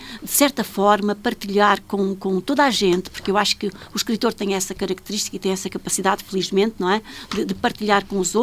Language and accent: Portuguese; Carrazeda de Ansiães, Norte, Portugal; Lá em cima, Pinhal do Norte, Carraseda de Anciães, também Vieiro, porque eu estava assim dividida entre duas aldeias, a aldeia do meu pai e a aldeia da minha mãe